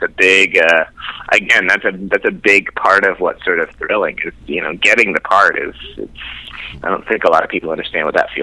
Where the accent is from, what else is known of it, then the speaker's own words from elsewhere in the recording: Canada; I grew up in Canada, and I've lived in Toronto for 12 or 13 years